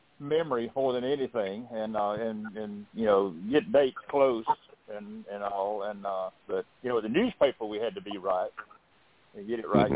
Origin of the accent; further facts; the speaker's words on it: Florida, United States; also born or lived in South Alabama; He was when I was born in South Alabama, he was my mother just had been married too long, and he was a tenant farmer, farming on halves for some farm up there. And I think I was 15 months old when we finally moved to North Florida.